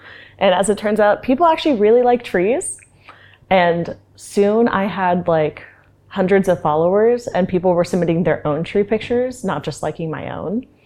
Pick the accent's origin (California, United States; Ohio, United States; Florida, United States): Florida, United States; Melbourne; I'm from Central Florida, Melbourne, Florida, which is literally just an hour east of Orlando.